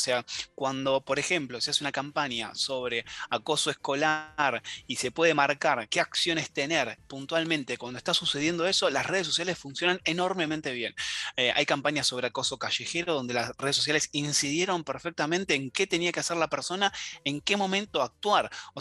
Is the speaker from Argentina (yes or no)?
yes; Buenos Aires, Argentina; yo que soy porteño